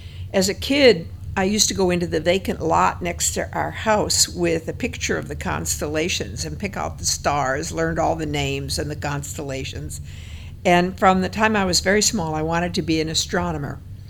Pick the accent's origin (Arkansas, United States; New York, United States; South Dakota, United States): South Dakota, United States; Aberdeen; I grew up in Aberdeen, South Dakota. And when I was a child, the population of Aberdeen was about 25,000. It's actually shrunk since then. It was third largest city in South Dakota at the time.